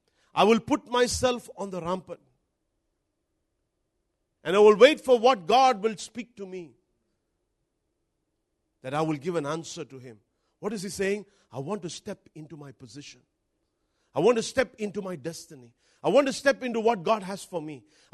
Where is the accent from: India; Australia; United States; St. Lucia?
India; Now I'm here from India and from a very conservative background. And up in a Methodist church for 26 years of my life.